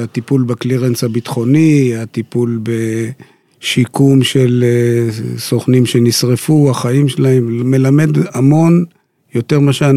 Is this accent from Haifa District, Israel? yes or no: yes; Kiryat Motzkin, Haifa District, Israel; now in Tel Aviv, Israel; חי בתל אביב כבר הרבה שנים, נולדתי וגדלתי בקריות, בקריית מוצקין